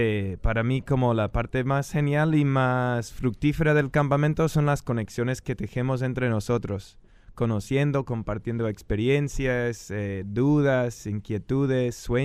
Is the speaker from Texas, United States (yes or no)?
yes; Texas, United States; now in Puyo, Ecuador; yo nací y crecí en la costa de Texas, lo que era territorio mexicano, y antes de eso era territorio Carancua. Y bueno, y mi mamá en Guyana y mis abuelos en Inglaterra